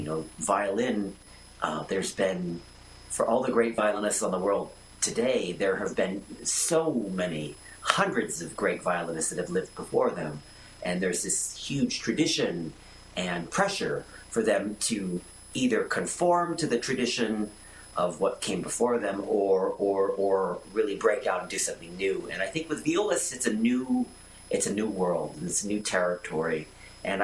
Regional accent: United States; I was born here in the United States

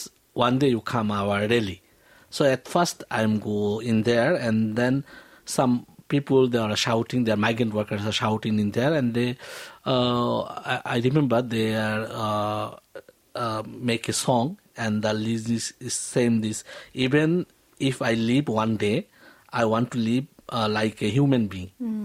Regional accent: Bangladesh; English is a second language; now in South Korea; Actually, I am from Bangladesh in 1998 in Korea

